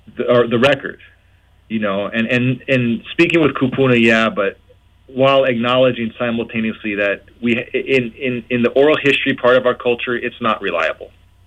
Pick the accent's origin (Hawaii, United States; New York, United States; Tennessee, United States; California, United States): Hawaii, United States; So I'd say, personally, as a Hawaiian, we should still be able to do that.